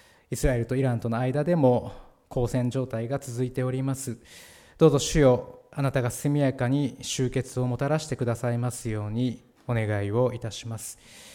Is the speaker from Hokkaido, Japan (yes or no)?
yes; Biratori, Hokkaido, Japan; 奥様が私と同じビラトリ町の出身ということでですね、